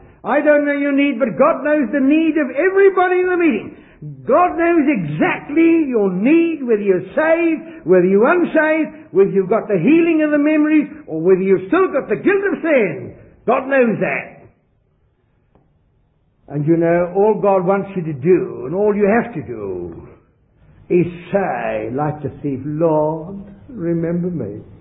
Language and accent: English; South Africa; born there; I was born back in South Africa, way in the southern tip of Africa. And I was born of a Roman Catholic mother and an Anglican father.